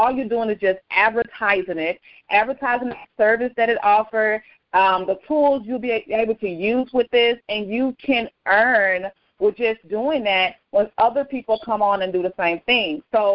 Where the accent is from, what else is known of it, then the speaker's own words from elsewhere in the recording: Fort Worth, Texas, United States; I'm from Fort Worth, Texas.